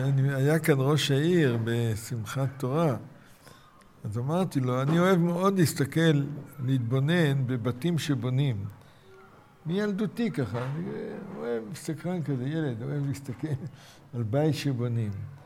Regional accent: Mishmar HaSharon, Central District, Israel; בילדותי, בצעירותי, כשהייתי נער, היינו נוסעים, הייתי בקיבוץ משמר השרון

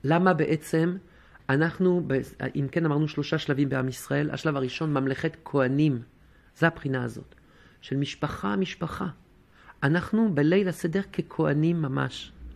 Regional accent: France; now in Israel; מאיפה שבאתי לפני 20 שנה מצרפת

